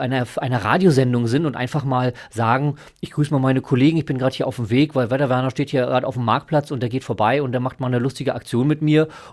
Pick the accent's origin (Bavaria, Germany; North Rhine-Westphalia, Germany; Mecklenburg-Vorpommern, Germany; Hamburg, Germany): Mecklenburg-Vorpommern, Germany; Barth; meine Mama und meine Schwester wohnen ja noch da und ich bin tatsächlich sehr gerne in Barth und auch sehr häufig dort und habe natürlich dann auch, weil es meine Heimatstadt ist, natürlich auch häufig von dort gesendet.